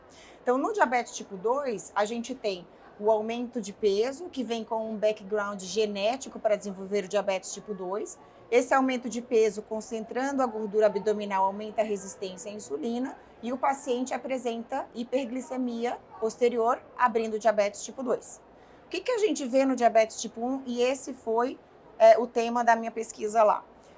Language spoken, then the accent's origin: Portuguese; Ceará, Brazil; moved away; also born or lived in São Paulo; Eu sou brasileiríssima. Nascida e crescida no Ceará, e daí que eu mudei para São Paulo e fui para lá do outro lado depois do mundo.